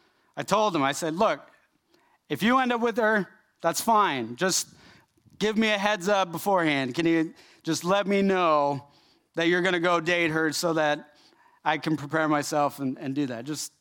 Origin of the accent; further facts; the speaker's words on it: Arizona, United States; My brother and I, we grew up in Arizona. It was always hot outside